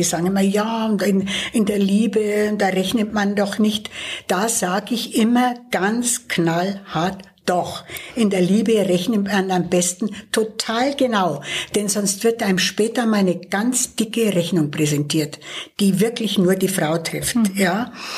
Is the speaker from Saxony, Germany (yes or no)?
no; Bavaria, Germany; mein Heimatland.